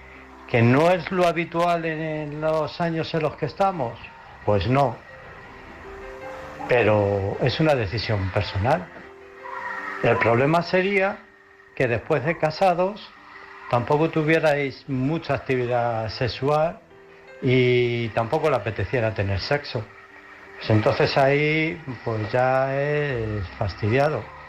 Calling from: Illescas, Castilla-La Mancha, Spain; de Illescas.

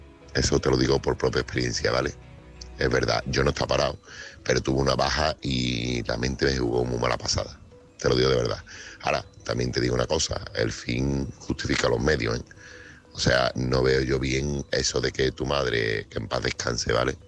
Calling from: Seville, Andalusia, Spain; corresponsal de Sevilla.

